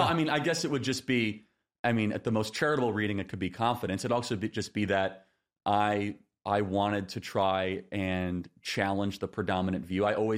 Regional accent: Illinois, United States; I grew up in Illinois, which Midwest was traditionally more of an ACT.

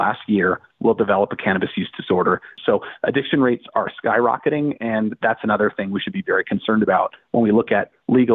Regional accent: Colorado, United States; I'm from Colorado, first state to legalize marijuana.

